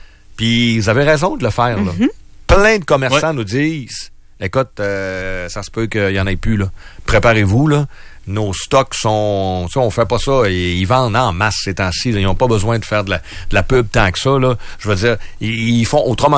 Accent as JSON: {"language": "French", "region": "Quebec", "country": "Canada", "said": "je viens du Saguenay-Lac-Saint-Jean"}